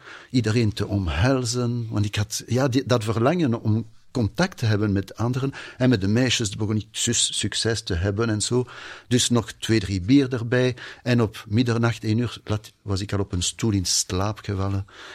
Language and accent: Dutch; Wallonia, Belgium; Want ik kom in de buurt van Luik. En daar in onze buurt was er dat kapelletje.